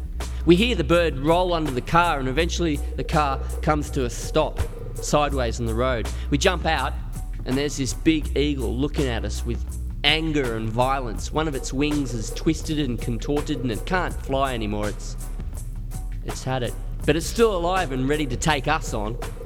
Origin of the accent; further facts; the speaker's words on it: Canberra, Australian Capital Territory, Australia; I grew up in Canberra. We grew up in Canberra, where the city of cars, the city designed for cars, you know.